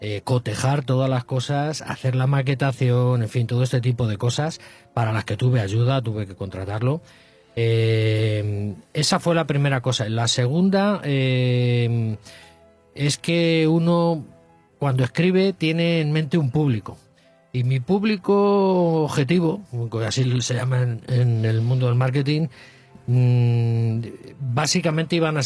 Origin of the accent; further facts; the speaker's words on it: Spain; Pues mira, soy un ciudadano español